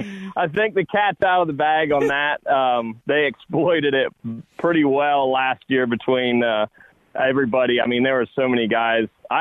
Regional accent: Ohio, United States; Didn't go to Ohio State, but you know, if you're born and raised in Ohio, you're like pretty much born with that spoon in your mouth that you got to be an Ohio State fan.

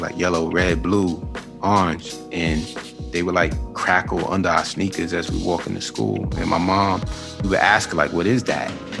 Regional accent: Queens, New York, United States; like, I grew up in Queens, New York. The period that I grew up in was coined the crack era.

